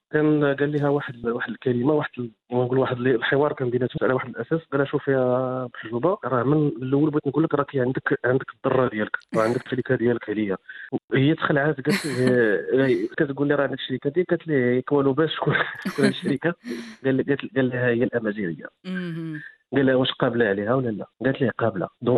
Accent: Syria; وعلى المواطنين وعلى على كمغاربه

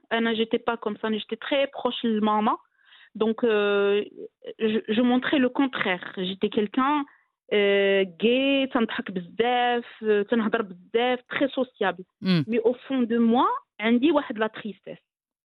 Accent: Khemisset, Rabat-Salé-Kénitra, Morocco; moved away as an adult; normalement, j'ai eu mon bac Akhmisset. C'est une petite ville. J'ai quitté Khmisset, je suis partie à Casablanca pour mes études et tout.

